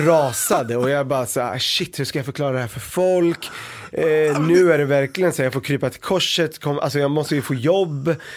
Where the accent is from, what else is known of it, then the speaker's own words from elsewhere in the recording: Örebro, Örebro County, Sweden; also born or lived in Beirut, Lebanon; Så jag föddes 84 i Libanon, i Beirut. Och sen kom vi hit 1990 till Örebro.